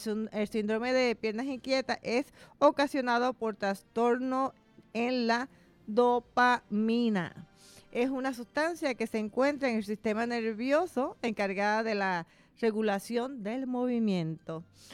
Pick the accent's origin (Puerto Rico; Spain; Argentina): Puerto Rico; Como vamos a estar como los puertorriqueños, continuamos brillando, ¿verdad?, en diferentes lugares y en especial en nuestra hermana República Dominicana también.